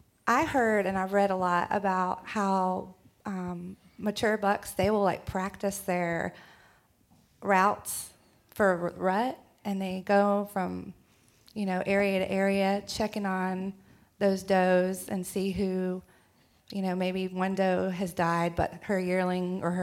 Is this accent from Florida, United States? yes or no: yes; Pensacola, Florida, United States; now in Mobile, United States; I'm from Pensacola originally, and I'm in Mobile, Alabama now.